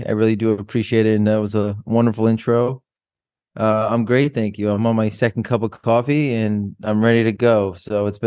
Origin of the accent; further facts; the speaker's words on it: Rhode Island, United States; But I grew up in Rhode Island, and for anyone who doesn't know where Rhode Island is, Rhode Island is in between New York and Boston.